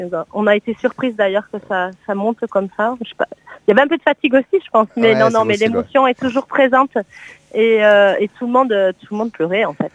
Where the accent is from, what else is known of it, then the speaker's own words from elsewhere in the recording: Sauvion, Nouvelle-Aquitaine, France; tous les gens sont contents de vous accueillir ici les Montois chez nous à Sauvion.